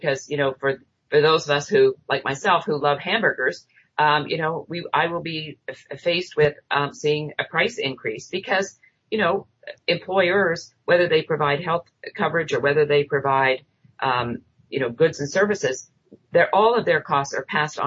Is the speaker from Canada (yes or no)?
yes; Canada; being Canadian and growing up in Canada